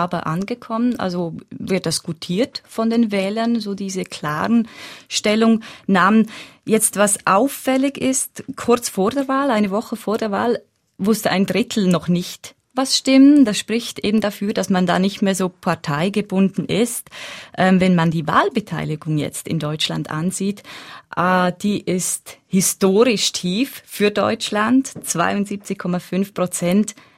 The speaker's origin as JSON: {"language": "German", "country": "Switzerland", "said": "Bei uns in der Schweiz hat man die Konkordanz, ein eigentlich gleiches System. Bei uns in der Schweiz ist das Nonplusultra."}